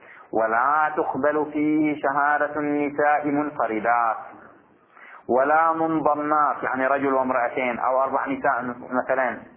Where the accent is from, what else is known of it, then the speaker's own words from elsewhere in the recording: Bahrain; عندنا في البحرين بعض الفقهاء